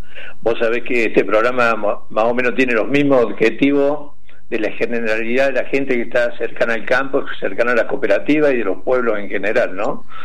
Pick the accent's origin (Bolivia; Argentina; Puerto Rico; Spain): Argentina; Córdoba; Como buen cordobés, yo tampoco veo el obelisco.